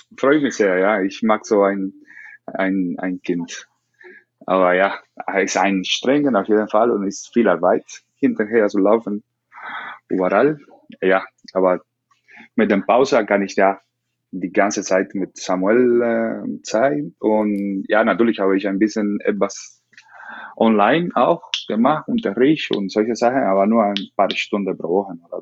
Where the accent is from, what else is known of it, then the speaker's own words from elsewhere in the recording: Esmeralda, Camagüey, Cuba; German is a second language; Ich bin in Camagüey geboren. Ich bin in Camagüey. Camagüey ist eine Stadt in der Mitte von den Inseln ungefähr, von Havanna Richtung Ost, in der Mitte 500 Kilometer weit weg oder 500 Kilometer entfernt von Havanna. Da habe ich geboren. Ich habe gewohnt in Esmeralda.